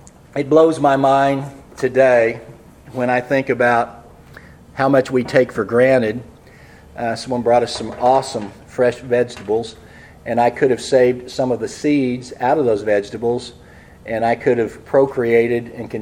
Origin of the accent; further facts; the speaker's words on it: United States; thank God I'm an American